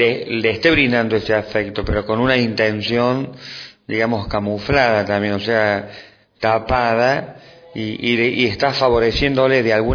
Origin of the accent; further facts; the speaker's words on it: Córdoba, Argentina; soy de Córdoba, Argentina